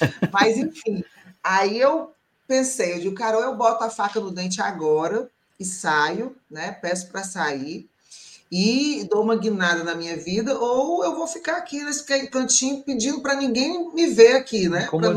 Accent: Niterói, Rio de Janeiro, Brazil; Eu sou de Niterói

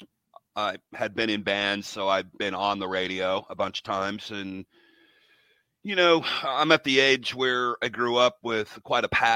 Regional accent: Seattle, Washington, United States; And there were, you know, some stations here in my hometown of Seattle that were pretty cool.

